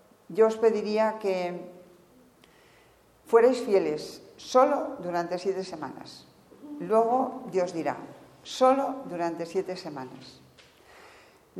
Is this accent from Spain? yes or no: yes; Castile and León, Spain; yo soy castellana vieja, muy vieja